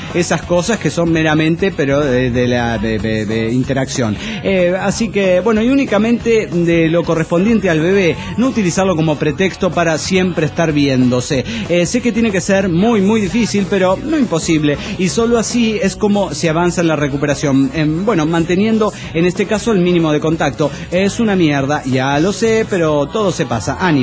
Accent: Mexico City, Mexico; now in State of Mexico, Mexico; soy originario del DF mexicano, pero vivo en el Edomex.

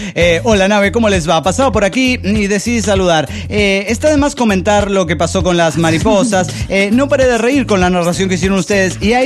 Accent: Caracas, Capital District, Venezuela; de Caracas, Venezuela.

